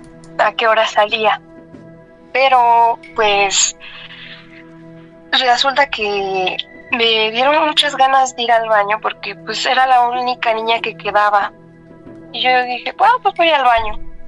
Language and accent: Spanish; Mexico City, Mexico; Soy de la Ciudad de México.